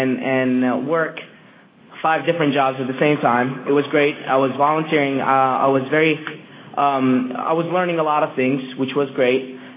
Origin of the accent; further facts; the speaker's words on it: Baghdad, Baghdad Governorate, Iraq; English is a second language; I was born and raised in Baghdad. I lived there majority of my life.